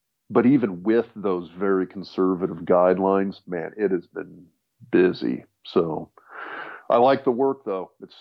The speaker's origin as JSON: {"language": "English", "town": "Lincoln", "region": "Nebraska", "country": "United States", "tie": "born or raised there", "said": "Now, obviously, I grew up in Lincoln, Nebraska. My dad worked for the university."}